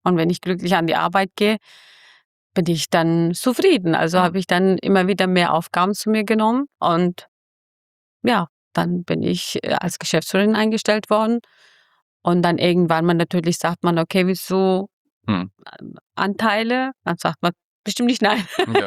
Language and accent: German; Fulda, Hesse, Germany; Fuldarerin als Kurdin, muss ich sagen. Ich stehe so meine Wurzeln, aber ich bin schon, seit ich 12, 13 bin, wohne ich in Fulda und bin hier aufgewachsen.